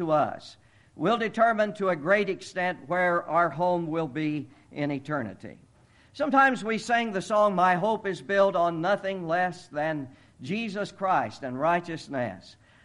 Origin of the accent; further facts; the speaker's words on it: Indiana, United States; moved away as an adult; now in Akron, United States; But Charlotte and I grew up in central Indiana, and most of our family is there.